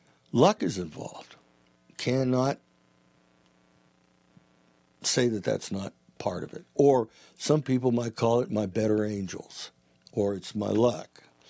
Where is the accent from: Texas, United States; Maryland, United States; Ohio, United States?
Ohio, United States; Youngstown; Yeah, I'm this guy from Youngstown, Ohio that was getting paid, $25 a night and all the beer I could drink in a bar band